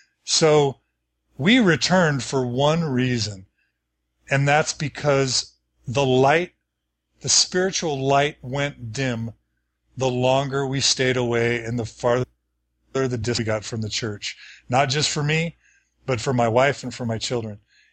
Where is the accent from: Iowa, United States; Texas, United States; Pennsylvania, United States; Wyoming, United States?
Texas, United States; moved away as an adult; also born or lived in Washington, D.C. / Chicago / Seattle; now in Logan, United States; I grew up in Texas the whole time, you know, in the church.